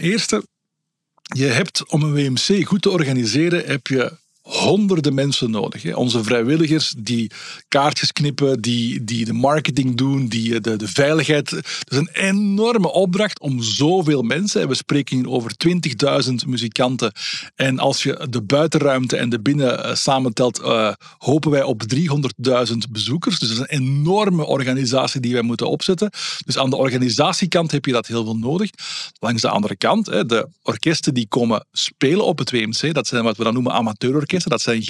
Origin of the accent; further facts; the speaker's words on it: Belgium; ik kom uit België zoals je hoort